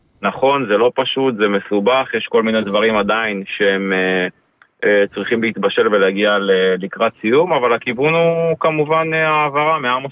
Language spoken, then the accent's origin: Hebrew; Rishon LeZion, Central District, Israel; אני כל החיים גרתי בראשון לציון